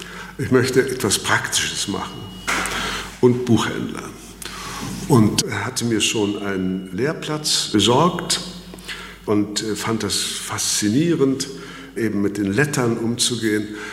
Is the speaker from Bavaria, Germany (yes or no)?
no; Saxony-Anhalt, Germany; Ich bin ja auf dem Lande aufgewachsen bei meinen Großeltern, die einen großen Hof hatten, einen großen Bauernhof, also ein Rittergut nannte man das, in Sachsen, Thüringen. In dem Zwickel zwischen Sachsen und Thüringen ist das kleine Sachsen-Anhalt und da komme ich her. Bin also in den letzten Kriegsjahren geboren.